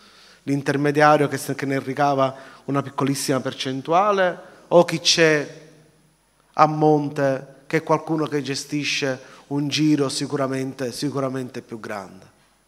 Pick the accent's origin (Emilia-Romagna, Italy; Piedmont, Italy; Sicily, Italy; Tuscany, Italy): Sicily, Italy; Quando io all'estero dico sono siciliano